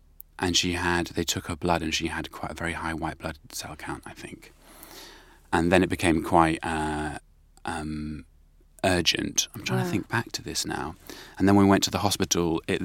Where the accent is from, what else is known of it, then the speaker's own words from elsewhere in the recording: Wales, United Kingdom; I'm Welsh.